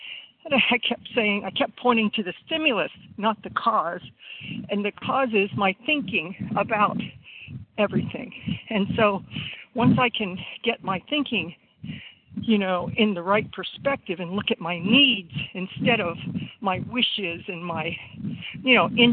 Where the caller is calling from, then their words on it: Texas, United States; Yes, I'm calling from Texas